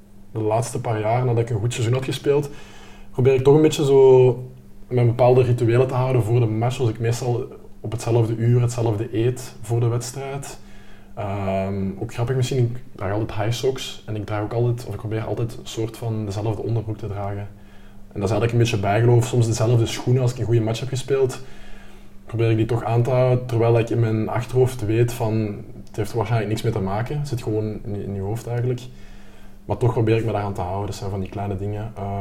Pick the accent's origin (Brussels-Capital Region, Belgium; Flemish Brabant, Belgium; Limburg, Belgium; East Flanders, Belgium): Limburg, Belgium; now in Kapellen, Belgium; 25 jaar. Ik kom uit Limburg. Ik woon momenteel in Capelle, bij Antwerpen.